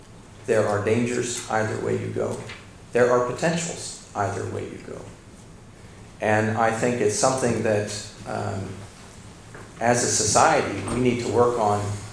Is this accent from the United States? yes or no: yes; United States; I come from America where a particular denomination is not so established.